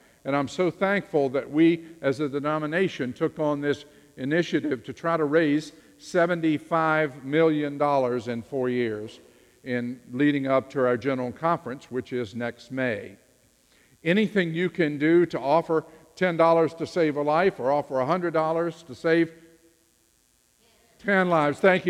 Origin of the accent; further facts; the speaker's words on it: Virginia, United States; I am not a Californian, if you didn't know. I'm from Virginia.